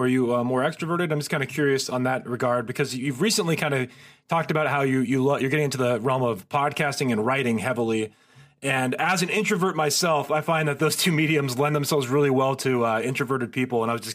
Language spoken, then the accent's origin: English; Marin, California, United States; I grew up in Marin, so I'm around from around there.